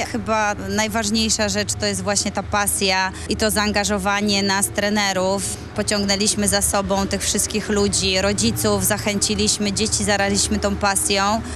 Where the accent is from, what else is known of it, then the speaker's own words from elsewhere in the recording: Gdańsk, Pomeranian Voivodeship, Poland; jesteśmy z Gdańska, z Trójmiasta, gdzie ten port jest bardzo znaczącą częścią naszego miasta